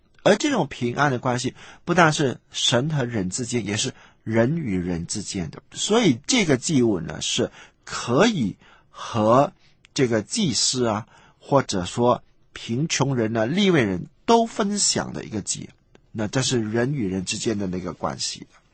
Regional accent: China; 或者是我们中国人所说的杀一头鸡、杀一头鸭

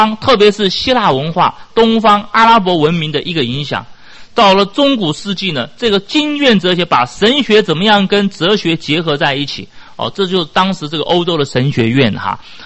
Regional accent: Taiwan; 大家都还记得很小时候都是在台湾都是这样子嘛。

